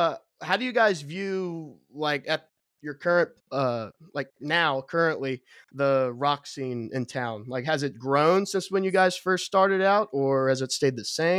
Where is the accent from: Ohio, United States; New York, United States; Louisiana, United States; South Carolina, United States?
Ohio, United States; Cincinnati; I'm from Cincinnati, so I make my way down there every once in a while.